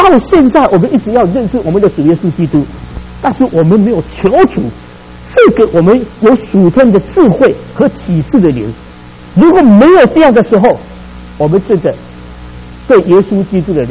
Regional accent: Taiwan; moved away as an adult; now in United States; 我说：“我是从台湾来这边啊，来这边留学。”

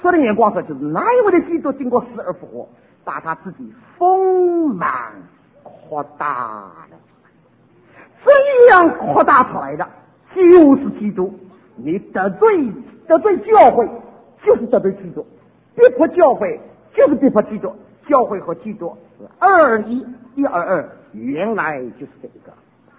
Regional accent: Jiangnan, China; 这爽快就我们江南人也吃不消，我们江南人不爽快就你也吃不消

